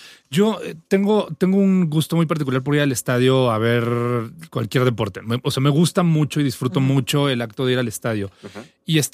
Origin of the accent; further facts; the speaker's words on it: Mexico; Pero cuando sales, de verdad sí existe esa calidez hacia las personas de nuestro país.